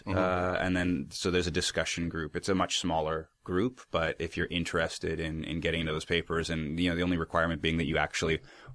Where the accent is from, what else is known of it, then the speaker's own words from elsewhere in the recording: Richmond, British Columbia, Canada; also born or lived in Vancouver; Yeah, I actually grew up in Richmond. Mm-hmm. I was born in Vancouver, but I grew up in Richmond.